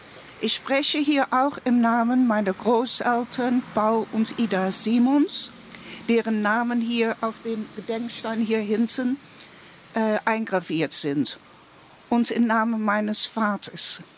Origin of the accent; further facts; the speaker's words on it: Amsterdam, North Holland, Netherlands; ich bin in Amsterdam aufgewachsen